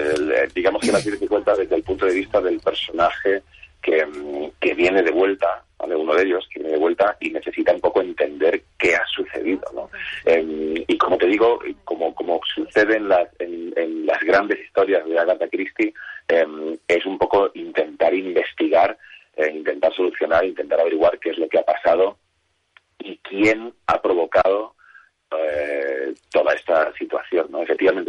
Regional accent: Andalusia, Spain; also born or lived in Catalonia; nosotros luego nos venimos de Cataluña, volvimos al sur, porque sabes que yo soy andaluz, volvimos al

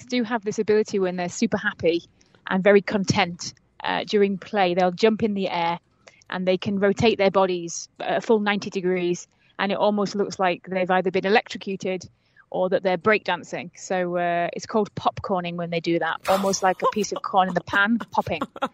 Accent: Yorkshire and the Humber, United Kingdom; I come from Yorkshire in the north of England, and surrounded by farmland and lots of animals

